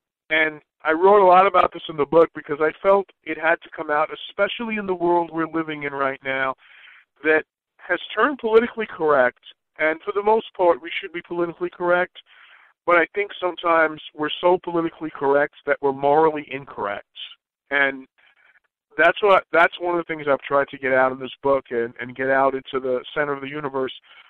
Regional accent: New York, United States; And I remember my young days, and not only in the business, but growing up in New York

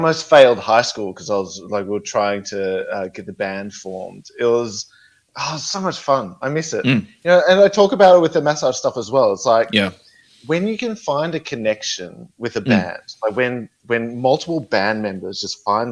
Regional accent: Australia; Okay, so I grew up in a small country town in Australia.

